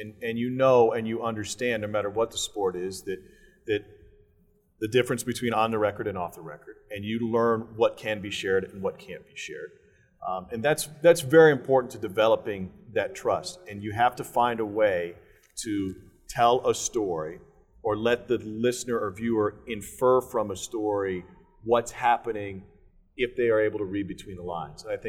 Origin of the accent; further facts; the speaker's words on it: Columbia, Missouri, United States; I grew up in Columbia, Missouri. I grew up a mile and a half from Fro Field.